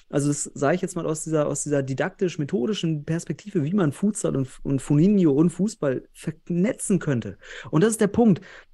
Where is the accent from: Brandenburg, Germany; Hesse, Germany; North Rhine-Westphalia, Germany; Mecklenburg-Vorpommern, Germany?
North Rhine-Westphalia, Germany; Ich komme ja selbst aus Westfalen